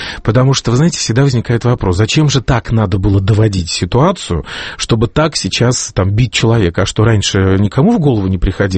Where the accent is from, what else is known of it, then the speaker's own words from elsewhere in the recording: Moscow, Russia; Я живу в этом городе, я коренной москвич, я видел, как меняется мой город, я видел, как он частично уничтожается, я все это видел